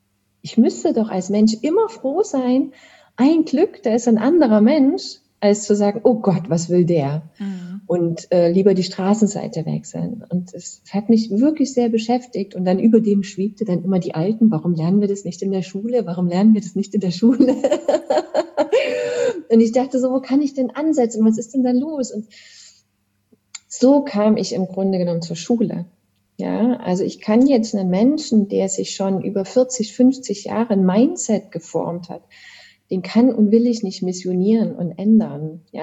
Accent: Chemnitz, Saxony, Germany; Und dann sind wir wieder in Chemnitz, bei meiner Heimatstadt.

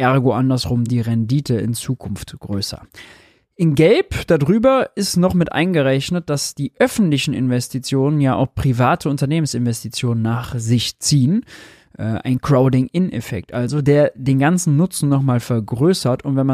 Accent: Mönchengladbach, North Rhine-Westphalia, Germany; In Mönchengladbach, da wo ich herkomme

